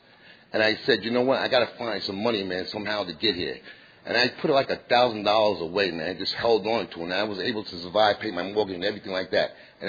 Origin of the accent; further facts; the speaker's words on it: Yonkers, New York, United States; I'm an alcoholic. And I'm from Yonkers, New York.